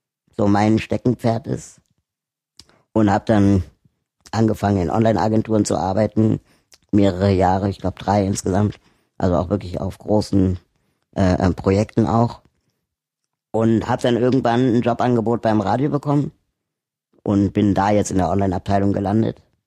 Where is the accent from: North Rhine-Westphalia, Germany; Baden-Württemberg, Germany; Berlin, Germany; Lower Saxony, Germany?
Berlin, Germany; Ich bin in Berlin aufgewachsen.